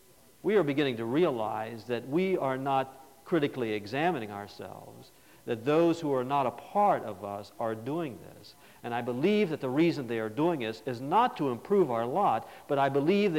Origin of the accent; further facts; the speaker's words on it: United States; as I look back as a student of history and being an American for the last 20 or 30 years